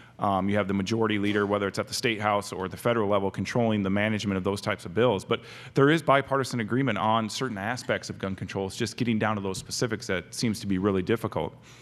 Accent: Iowa, United States; and I grew up in Iowa

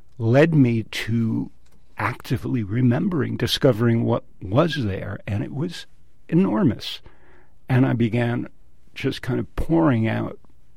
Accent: West Coast, United States; everyone thinks I'm from New York, but no, I'm a West Coast guy.

